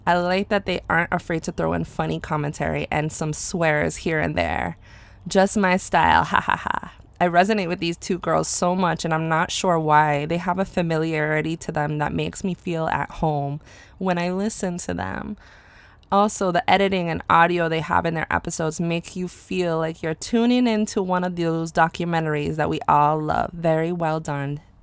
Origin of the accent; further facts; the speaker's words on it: U.S. Virgin Islands; we're connecting with our fellow Virgin Islanders and Caribbean yeah. people. You know, growing up in the Caribbean, we don't have many things that we can call ours.